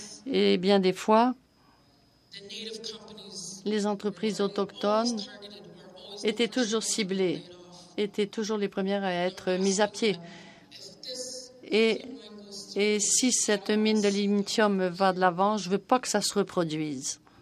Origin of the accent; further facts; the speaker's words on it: Chisasibi, Quebec, Canada; Je suis membre de la communauté. Comme je l'ai déjà dit, j'étais de Chisasibi au départ. Je suis une descendante des effets des projets de l'Hydro-Québec.